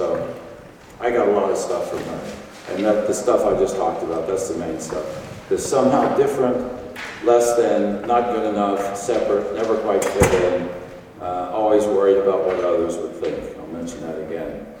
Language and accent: English; Appalachia, United States; I come from Appalachia, coal mining country.